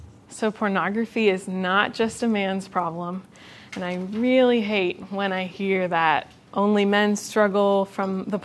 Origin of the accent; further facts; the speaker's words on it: Pennsylvania, United States; I grew up in Pennsylvania, and I went to church, but the church didn't preach the gospel.